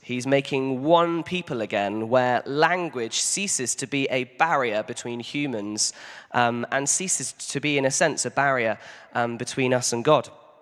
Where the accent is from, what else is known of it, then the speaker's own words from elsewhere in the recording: Southampton, South East England, United Kingdom; The church I grew up at in Southampton had connections with this church in France